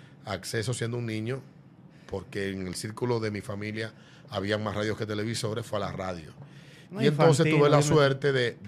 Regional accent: Fantino, Sánchez Ramírez, Dominican Republic; Yo crecí... viví parte de mi vida en el Cibao, y en el Cibao, Fantino, en los años de mi infancia, en Fantino, se escuchaban radionovelas.

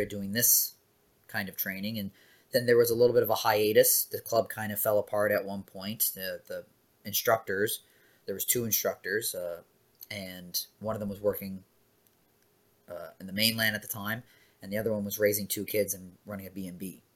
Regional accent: Newfoundland and Labrador, Canada; also born or lived in Regina, Canada; When I was a year and a half, I moved to Newfoundland, and that's why, you know, I remember nothing and have no recollection of Saskatchewan.

